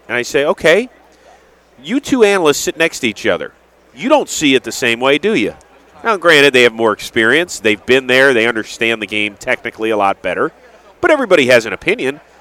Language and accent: English; Cleveland, Ohio, United States; I always explain to people, because they're like, where are you from? Cleveland? Oh, boy, that's tough.